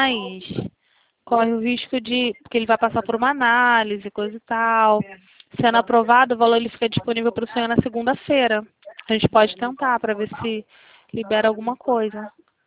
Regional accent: Rio de Janeiro, Brazil; eu sou do Rio.

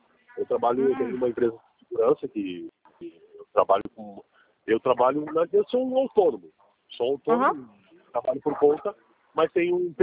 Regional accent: Porto Alegre, Rio Grande do Sul, Brazil; Sou de Porto Alegre, Rio Grande do Sul.

